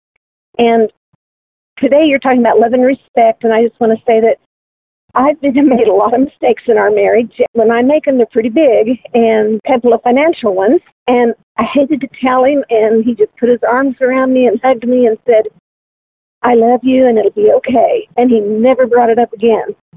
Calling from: Kansas, United States; I'm calling from Kansas.

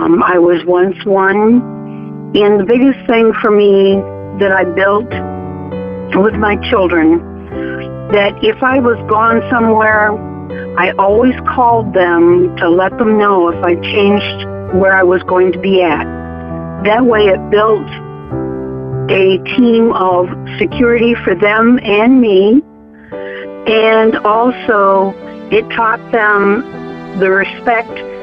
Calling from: White Cloud, Michigan, United States; I'm calling from the White Cloud area of Michigan.

